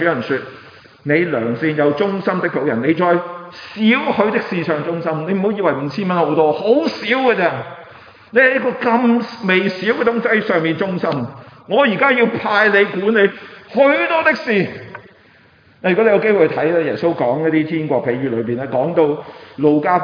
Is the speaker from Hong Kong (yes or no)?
yes; Hong Kong; 我是香港人